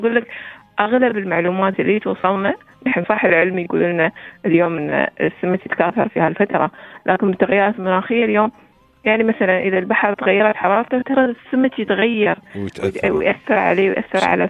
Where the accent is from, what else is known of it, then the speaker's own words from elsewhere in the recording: United Arab Emirates; نحن في دولة الإمارات مثل ما تعرف نحن دولة صحراوية جوها حار جدا،